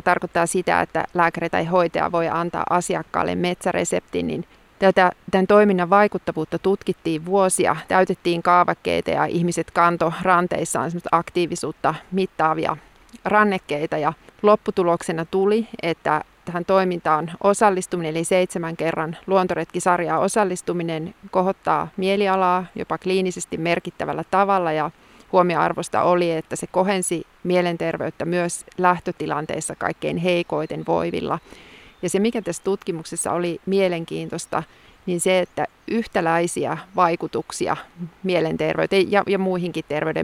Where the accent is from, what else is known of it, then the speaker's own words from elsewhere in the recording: North Ostrobothnia, Finland; kun mä oon kasvanut Oulun lähellä